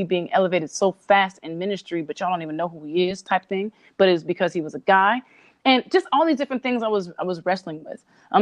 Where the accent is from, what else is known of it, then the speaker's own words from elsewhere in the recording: Cerritos, California, United States; I can't really do it like him because I'm from Cerritos